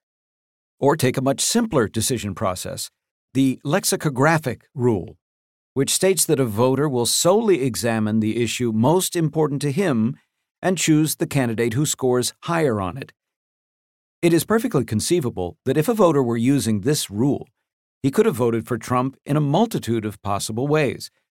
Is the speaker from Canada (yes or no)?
yes; Canada; I remind people that I'm Canadian and do not have a dog in that fight.